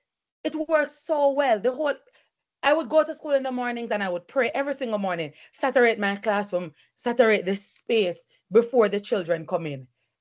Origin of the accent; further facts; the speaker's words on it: Jamaica; moved away as an adult; now in United States; I'm Jamaican and I've taught in Jamaica for 10 years before I transitioned here.